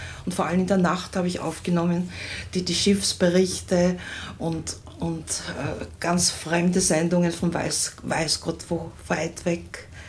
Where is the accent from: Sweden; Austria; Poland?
Austria; Vienna; also born or lived in England / Germany; geboren bin ich in Wien und in Österreich aufgewachsen auch.